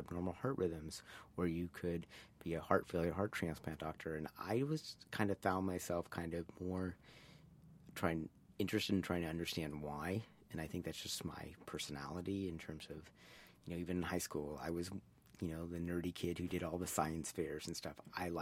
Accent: India; So I'm from India. My parents are from India.

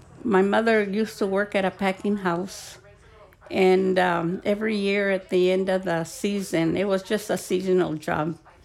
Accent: Ventura, California, United States; born there; Well, I was born in 1940 in Ventura, California.

